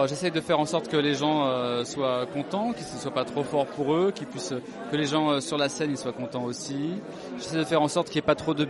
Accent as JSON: {"language": "French", "region": "Île-de-France", "country": "France", "tie": "born or raised there", "said": "j'étais fabriqué en Seine-Saint-Denis comme eux, comme Montreuil. Ouais. J'ai grandi en Seine-Saint-Denis."}